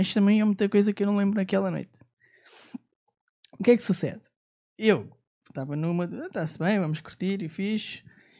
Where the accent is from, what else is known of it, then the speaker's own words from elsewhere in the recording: Sobralinho, Lisbon, Portugal; Eu sou de Sobralinho.